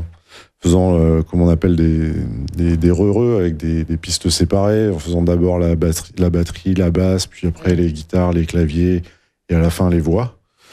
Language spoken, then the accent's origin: French; Hauts-de-France, France; J'ai commencé à faire quelques concerts dans ma région d'origine, qui est l'Oise.